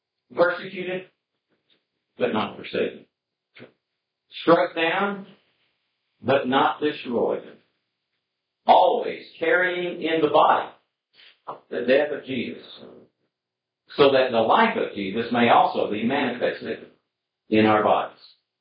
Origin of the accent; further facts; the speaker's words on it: Oklahoma, United States; I was raised in Oklahoma, and there's lots of sand, and there's lots of clay.